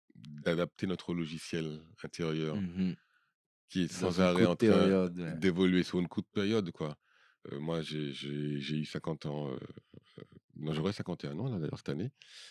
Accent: Paris, Île-de-France, France; J'ai voyagé, j'ai grandi à Paris

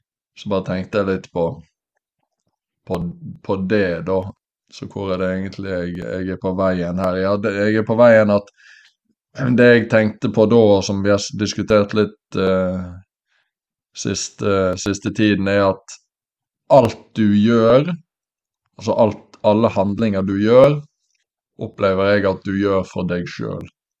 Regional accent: Western Norway, Norway; når jeg var hjemme på Vestlandet her

